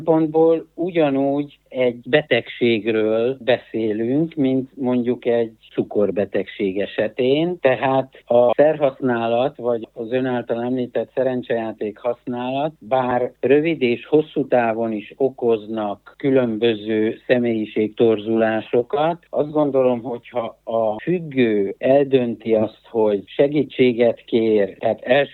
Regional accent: Târgu Mureș, Mureș County, Romania; Én is Marosvásárhelyi vagyok

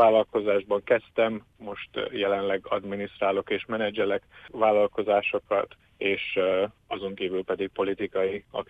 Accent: Miercurea Ciuc, Harghita, Romania; 26 éves, Síkszeredában nőttem fel

